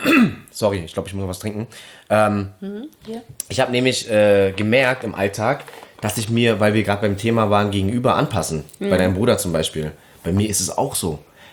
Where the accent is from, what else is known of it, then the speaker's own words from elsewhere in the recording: Berlin, Germany; accent: Berlin dialect; Mit meinem Berliner Dialekt